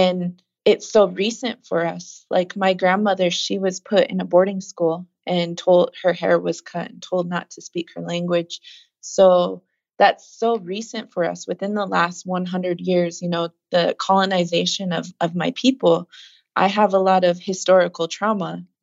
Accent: Pine Ridge Indian Reservation, South Dakota, United States; because I come from Pine Ridge Indian Reservation

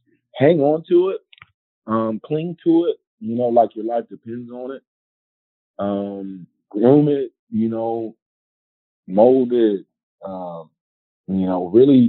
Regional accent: Houston, Texas, United States; I know I'm from Houston originally.

